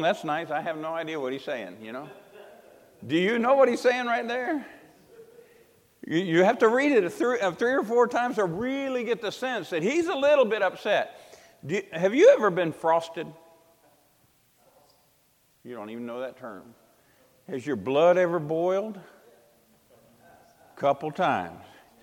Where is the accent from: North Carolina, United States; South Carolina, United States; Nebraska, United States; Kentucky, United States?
North Carolina, United States; Winston-Salem; born there; I was born in Winston-Salem, North Carolina. I'm a Carolinian. Didn't live there. Then I became a Yankee, yeah. And then I transplanted to the South